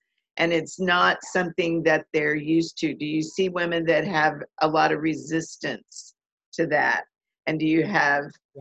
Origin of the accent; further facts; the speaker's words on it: United States; I'm from the States and I do live in at the edge of the woods as well.